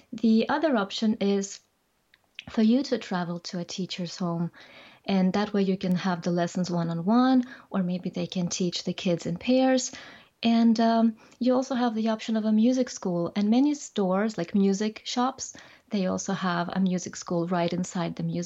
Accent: New Zealand; now in Denmark; I live right now in Denmark. I am also from New Zealand, so I travel a lot.

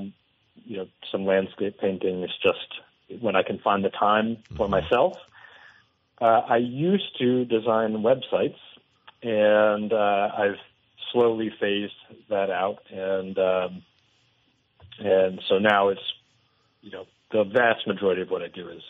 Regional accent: New Hampshire, United States; I grew up in New Hampshire, and when I was in the second grade, a children's book illustrator who lived in our town came to my school to present her book.

